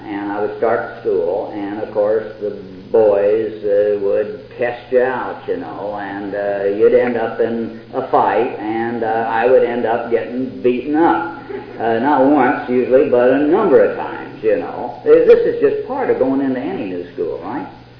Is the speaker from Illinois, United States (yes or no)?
no; Kansas, United States; I was raised in the Middle West in Kansas, and I was an only child of loving parents